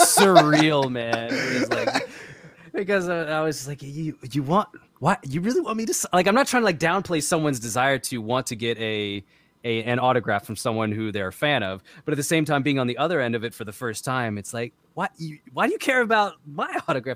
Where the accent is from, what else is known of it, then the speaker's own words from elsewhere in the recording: Arkansas, United States; And when you grow up, like I grew up in Arkansas, like far away from the Hollywood lifestyle, and celebrities back there were the college football players, you know?